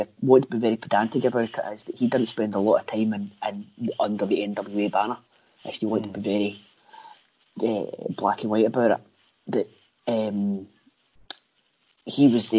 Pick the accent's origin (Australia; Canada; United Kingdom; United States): United Kingdom; being a Brit